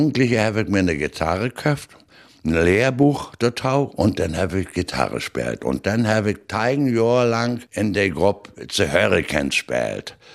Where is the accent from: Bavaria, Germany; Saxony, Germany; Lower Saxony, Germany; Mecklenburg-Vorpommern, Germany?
Mecklenburg-Vorpommern, Germany; Stralsund; also born or lived in Szczecin, Poland; Ut Strosund. Gebürtige Stettine.